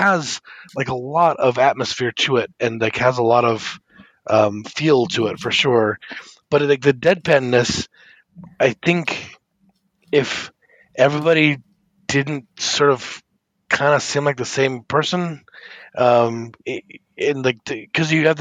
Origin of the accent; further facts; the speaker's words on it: United States; as an American that doesn't know a ton about it